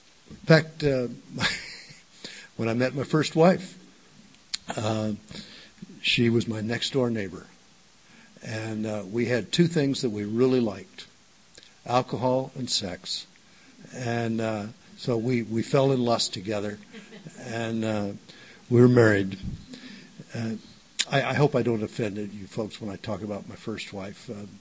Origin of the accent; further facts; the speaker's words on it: Chula Vista, California, United States; As I mentioned, I grew up in the South Bay down in Chula Vista.